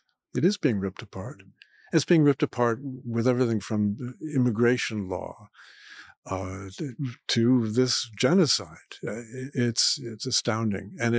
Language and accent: English; Canada; As a Canadian